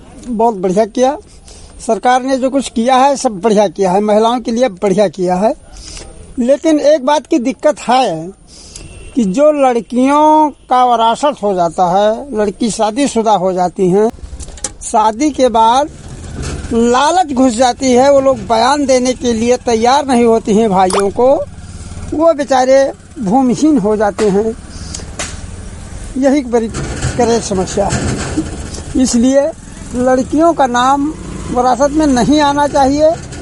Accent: Khanaura, Uttar Pradesh, India; ग्राम खनौरा कुंडीताल थाना प्रयागपुर डिस्ट्रिक्ट बहराइच

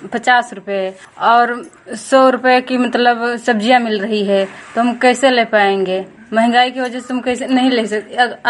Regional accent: Lakharampur, India; मेरा गांव का नाम है लखारामपुर।

